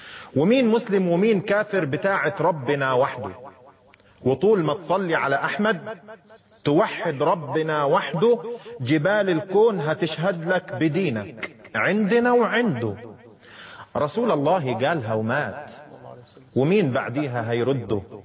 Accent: Alexandria, Alexandria Governorate, Egypt; أنا من جذور صعيدية، يعني الجذور صعيدة، بس أنا اتولدت في اسكندرية وعشت طول عمري فيها يعني.

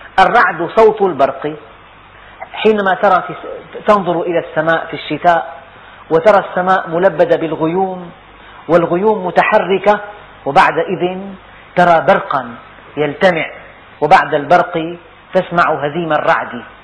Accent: Damascus, Damascus Governorate, Syria; يعني بلدنا دمشق معدل أمطارها السنوي

